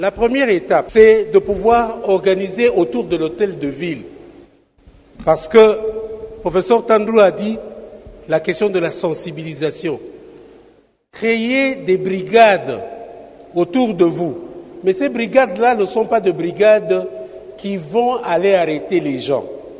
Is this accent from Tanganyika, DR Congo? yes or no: no; Kinshasa, DR Congo; Nous sommes Kinois, nous sommes Congolais.